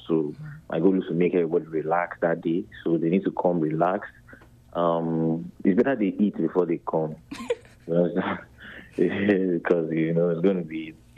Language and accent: English; Nigeria; moved away; as a Nigerian, sometimes most of our jokes we might say it in the dialect and the Pidgin English